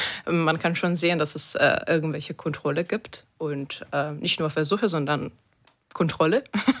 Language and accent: German; Bulgaria; Hallo, ja … aus Bulgarien.